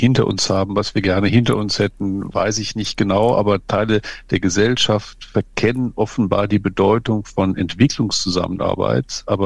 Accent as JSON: {"language": "German", "town": "Aachen", "region": "North Rhine-Westphalia", "country": "Germany", "said": "ich stamme ja aus Aachen"}